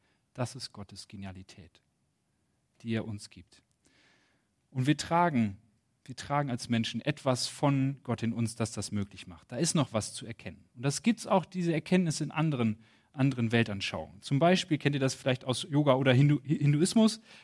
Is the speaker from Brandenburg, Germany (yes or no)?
yes; Potsdam, Brandenburg, Germany; dass wir einander mit Respekt begegnen sollen als Potsdamer.